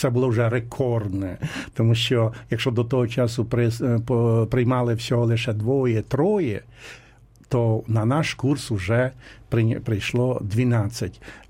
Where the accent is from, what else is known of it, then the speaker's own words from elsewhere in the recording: Podillia, Ukraine; Бо ми з різних місцевості, я з Поділля